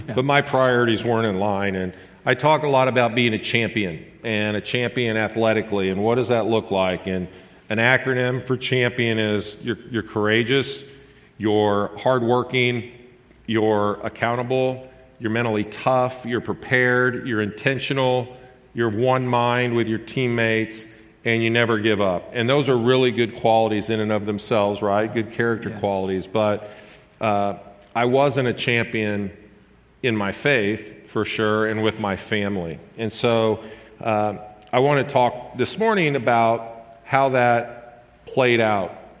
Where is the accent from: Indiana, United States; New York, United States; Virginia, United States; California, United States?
Indiana, United States; Evansville; now in St. Louis, United States; Yeah, I grew up in Evansville, Indiana. So I'm a Hoosier.